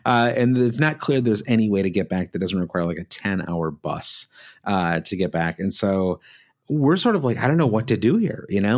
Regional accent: Michigan, United States; We grew up in Michigan where you've got Tiger Stadium, great old stadium.

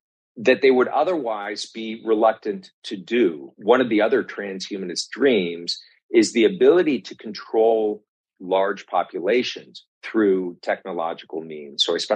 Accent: California, United States; My home state of California is still operating under a state of emergency

